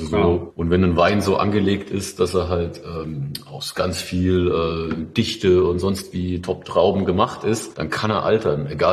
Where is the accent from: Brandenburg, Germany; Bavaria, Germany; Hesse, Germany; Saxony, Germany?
Hesse, Germany; weil ich ja eigentlich auch gebürtiger Odenwälder bin